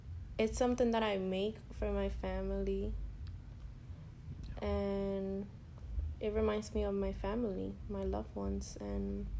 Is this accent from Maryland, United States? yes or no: no; Bronx, New York, United States; I grew up in Bronx, New York, in the East Side